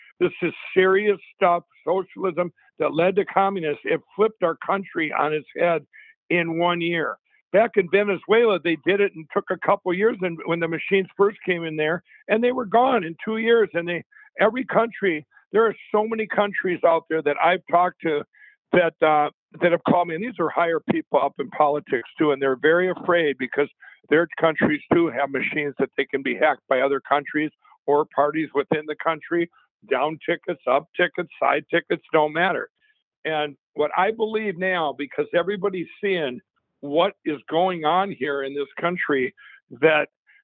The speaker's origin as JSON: {"language": "English", "region": "Minnesota", "country": "United States", "moved": "yes", "said": "My home state, I haven't been back there, and now it's all going crazy again back there in Minnesota."}